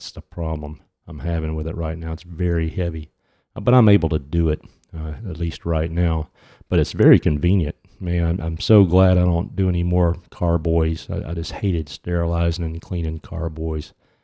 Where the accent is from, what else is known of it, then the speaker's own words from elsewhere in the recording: Louisiana, United States; I'm not from here. I'm from Louisiana, and I've been around the country from end to end, sea to shining sea.